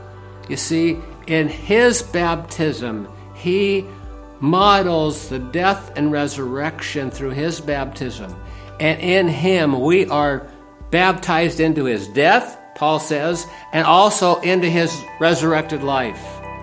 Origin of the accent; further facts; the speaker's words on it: Wasilla, Alaska, United States; we were raised in Alaska on a farm in the Matanuska Valley in a little town called Wasilla with 108 people counting dogs and chickens, okay?